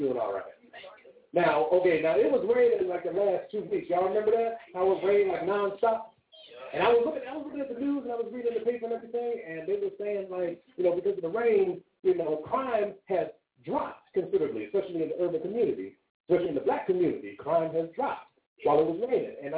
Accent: Beechview, Pennsylvania, United States; I'm from Beachview. That's out in the white area.

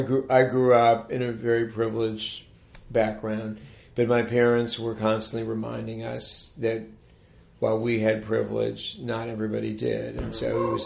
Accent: United States; Well, I grew up in Montgomery County, and I was attracted to the political arena

